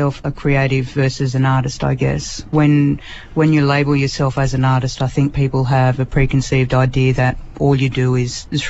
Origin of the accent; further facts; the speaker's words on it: Dubbo, New South Wales, Australia; now in Sunshine Coast, Australia; I spent most of my life growing up in Dubbo, and around the surrounding towns like Bathurst, Cobar, Binaway, Coonabarabran, and have been very fortunate enough to live up here on the Sunshine Coast for the last 8 years.